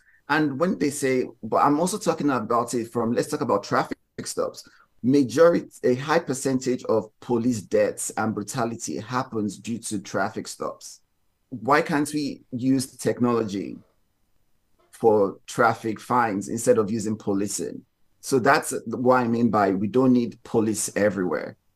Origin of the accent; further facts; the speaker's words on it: Houston, Texas, United States; In, you know, growing up in Texas, I mean, I love Houston, it's home for me